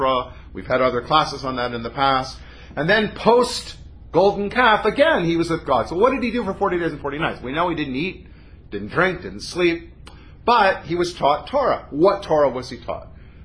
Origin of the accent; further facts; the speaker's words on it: Vancouver, British Columbia, Canada; My best friend and bosom buddy growing up in Vancouver, Paul Karras, famous doctor